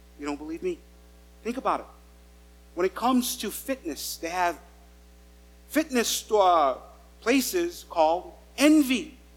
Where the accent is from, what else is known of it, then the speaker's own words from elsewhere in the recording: St. Lucia; I'm black, and most of you are white. I'm from St. Lucia